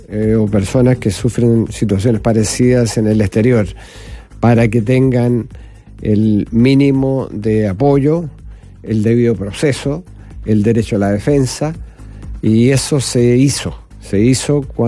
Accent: Estación Central, Santiago Metropolitan Region, Chile; porque yo soy nacido y criado en Estación Central

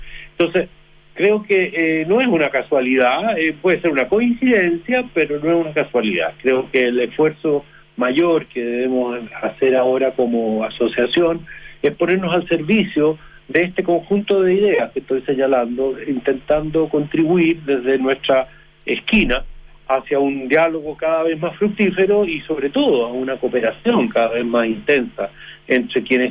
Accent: Chile; los desafíos sociales agregados que tenemos como chilenos

